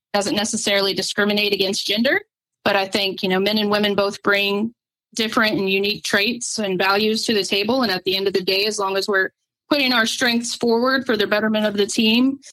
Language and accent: English; North Carolina, United States; I'm originally from North Carolina. I didn't grow up with a lot of culture. I grew up on a dirt road in the mountains.